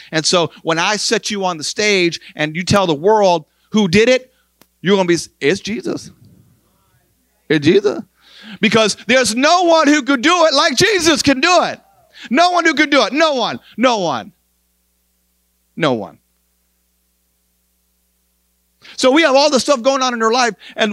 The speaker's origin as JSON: {"language": "English", "region": "New York", "country": "United States", "said": "The guy was from Philadelphia and I was from New York"}